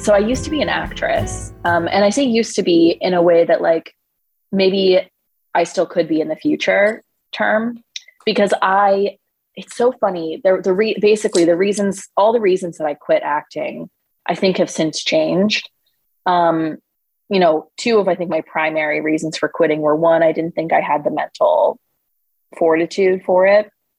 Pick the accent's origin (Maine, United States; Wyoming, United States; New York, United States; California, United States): California, United States; they would take me like hiking because I grew up in California